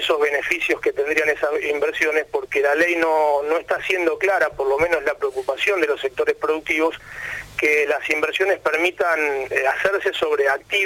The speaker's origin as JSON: {"language": "Spanish", "region": "Santa Fe", "country": "Argentina", "said": "yo vengo a mi provincia de Santa Fe"}